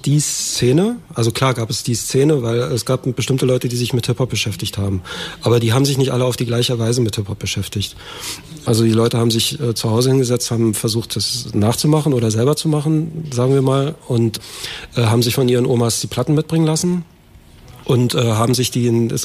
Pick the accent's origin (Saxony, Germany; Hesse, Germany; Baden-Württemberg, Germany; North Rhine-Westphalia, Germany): Saxony, Germany; Leipzig; born there; ich bin 1959 in Leipzig geboren, habe lange Zeit als Rundfunktechniker gearbeitet in der DDR